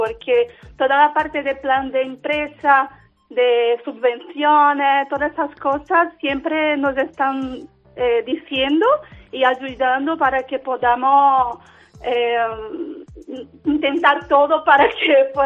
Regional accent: Brazil; Spanish is a second language; now in Spain; era una oportunidad de hacer lo que hacía en mi país, pero ahora aquí en Europa, con España y Portugal

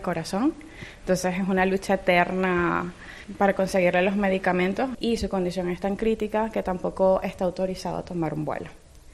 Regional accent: Ciudad Bolívar, Bolívar, Venezuela; also born or lived in Maturín / Mérida / Caracas; nací en Maturín, crecí en Ciudad Bolívar, estudié en Mérida y trabajé en Caracas. Soy un poquito de todos lados.

